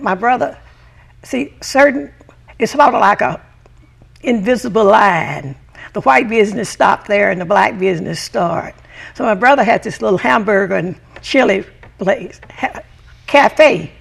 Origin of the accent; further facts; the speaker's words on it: Delano, California, United States; now in Long Beach, United States; I came to Long Beach in 1955.